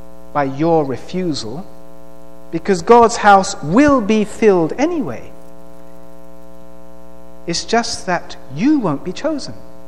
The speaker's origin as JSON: {"language": "English", "region": "England", "country": "United Kingdom", "said": "Because as an Englishman, I read that and I thought"}